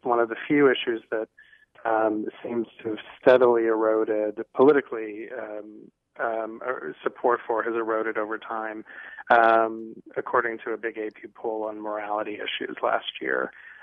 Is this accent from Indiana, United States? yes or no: yes; Indiana, United States; I think in Wisconsin, certainly where I'm from, I grew up in Indiana.